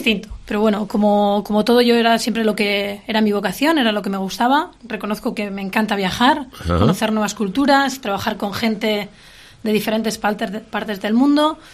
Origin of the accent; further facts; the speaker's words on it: Tudela, Navarre, Spain; Pues mira, yo soy de aquí, soy de Tudela